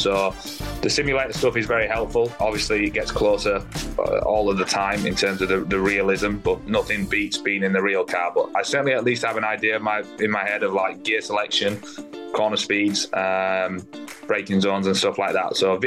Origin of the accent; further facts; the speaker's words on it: England, United Kingdom; now in United States; Growing up in England